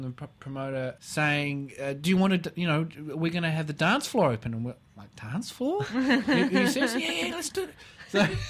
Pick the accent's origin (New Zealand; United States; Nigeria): New Zealand; Auckland; now in Sydney, Australia; Well, yeah, I grew up in Auckland, New Zealand, and a lot of musicians, jazz musicians from Auckland have ended up in Sydney, funnily enough.